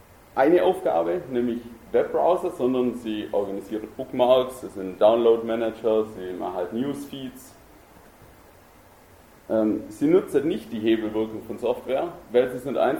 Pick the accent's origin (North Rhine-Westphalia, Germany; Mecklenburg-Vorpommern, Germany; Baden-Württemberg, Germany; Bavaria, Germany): Baden-Württemberg, Germany; accent: Swabian; Ich rede Schwäbisch, also ich schwätze.